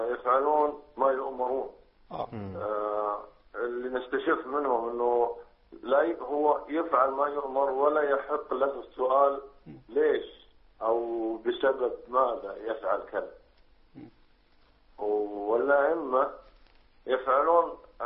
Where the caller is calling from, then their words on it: Saudi Arabia; أنا أتكلم معاكم من السعودية